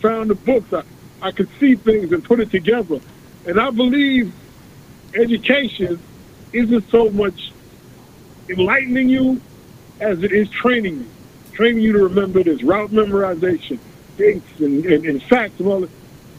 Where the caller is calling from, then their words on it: Queens, New York, United States; from Jamaica, Queens.